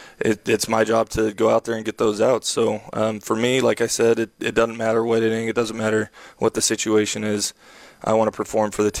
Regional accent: San Jose, California, United States; I'm from San Jose, so I kind of grew up an A's fan.

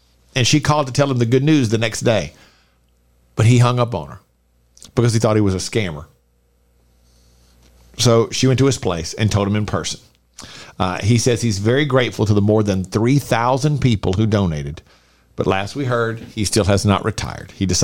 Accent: Louisiana, United States; Let's start in Louisiana, my home state, the state from which I hail.

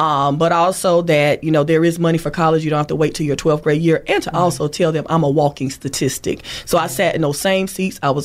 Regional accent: Thomasville, United States; Two graduates of Thomasville High School, again, my hometown.

